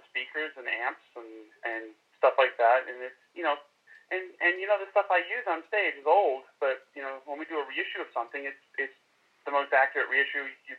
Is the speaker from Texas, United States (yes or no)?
no; New York, United States; now in Los Angeles, United States; I'm from New York, and I live in Los Angeles.